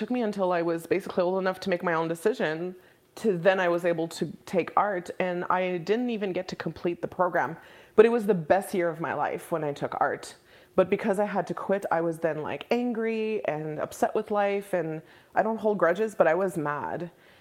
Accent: Quebec, Canada; I was young because I grew up in Quebec, and my last year of high school, I was still 16.

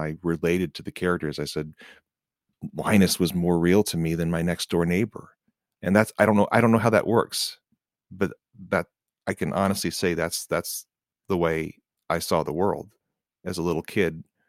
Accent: Midwest, United States; And I grew up in the Midwest. There was a formality, I think, in my family.

